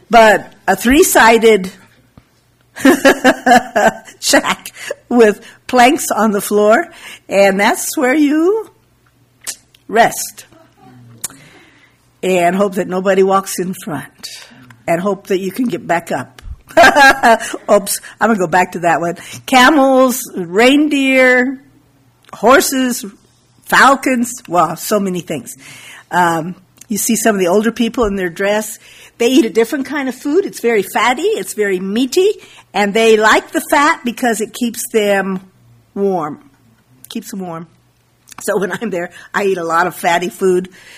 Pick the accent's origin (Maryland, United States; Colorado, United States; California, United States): Colorado, United States; I'm from Colorado. Colorado is my where I grew up. And it's high and it's dry and it's cold.